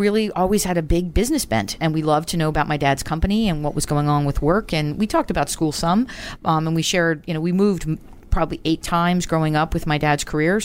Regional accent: Baltimore, Maryland, United States; Baltimore, Maryland.

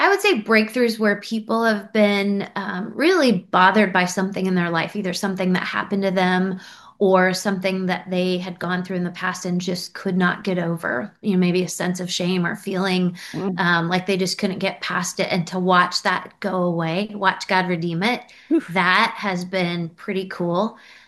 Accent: Iowa, United States; now in Cincinnati, United States; Well, I'm originally from Iowa, but like any other good Cincinnatian, my husband, when he met me, moved me back here. So we live in Cincinnati in the Kenwood area

